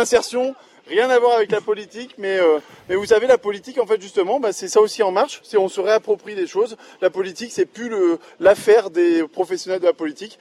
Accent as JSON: {"language": "French", "region": "Hauts-de-France", "country": "France", "said": "je viens du Pas-de-Calais."}